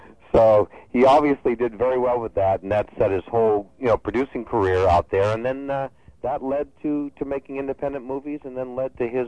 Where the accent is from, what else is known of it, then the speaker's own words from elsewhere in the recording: Santa Monica, California, United States; born there; also born or lived in New York; And I was born in Santa Monica. So, I mean, essentially I've been a West Coast boy, although I went back to New York for 4 years